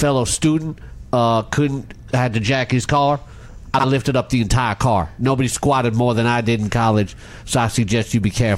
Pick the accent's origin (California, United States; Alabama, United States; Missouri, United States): Alabama, United States; also born or lived in Texas; I'm from Alabama and later moved to Texas.